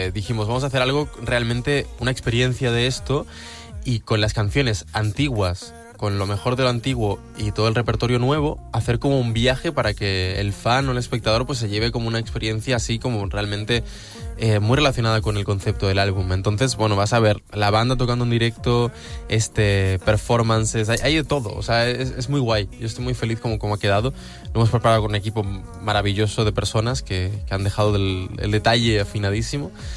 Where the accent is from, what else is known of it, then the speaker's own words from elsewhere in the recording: Uruguay; also born or lived in Spain; antes era o soy uruguayo o soy español y ahora soy ambas, yo creo.